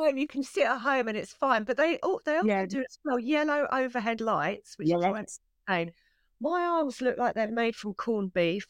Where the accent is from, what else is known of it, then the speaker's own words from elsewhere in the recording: East of England, United Kingdom; I grew up in Essex.